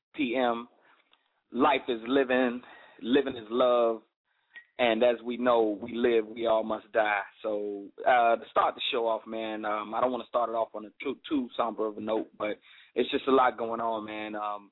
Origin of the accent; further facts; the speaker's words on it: Miami, Florida, United States; also born or lived in Chicago; now in Los Angeles, United States; Your boy was born in Chi-Town. That's why I'm hurt about my Bulls, but I was raised in Miami, you know what I'm saying? Currently living in Los Angeles.